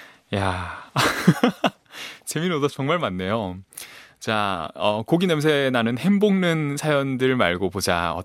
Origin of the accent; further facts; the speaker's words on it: Gyeongsang, South Korea; 제가 고향이 경상도라서요. 그 서울 말에 대한 좀 강박이 있어요. 그래서 되게 열심히 연습을 사투리 쓸까봐 네 요즘 열심히 연습을 했습니다.